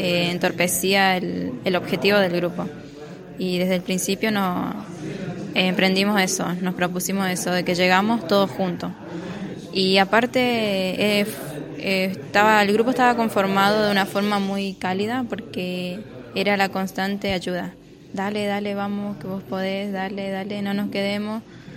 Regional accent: Las Lomitas, Formosa, Argentina; yo soy de Formosa, pero del interior de Formosa, un pueblo que se llama Las Lomitas, y es totalmente llano, o sea, montaña, ni cerro, ni un pequeño cerro, nada.

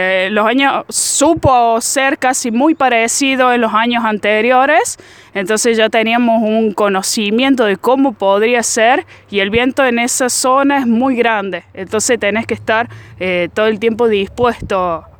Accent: La Granja, Córdoba, Argentina; Sí, soy de acá, de La Granja. Desde que nací, digamos, me he criado en esta zona.

